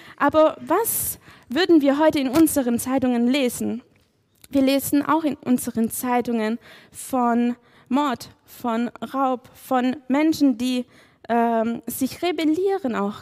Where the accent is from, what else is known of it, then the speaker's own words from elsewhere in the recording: Sicily, Italy; German is a second language; Wie ihr gemerkt habt, ich komme aus Sizilien, deswegen so viele Beispiele.